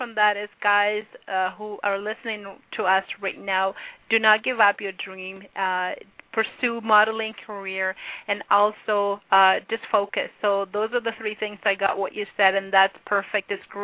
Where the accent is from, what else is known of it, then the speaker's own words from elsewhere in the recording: Canada; here as a Canadian.